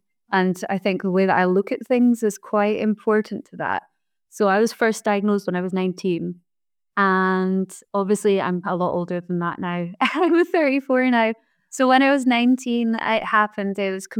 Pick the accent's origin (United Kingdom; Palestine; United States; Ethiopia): United Kingdom; Scotland; I'm from Scotland.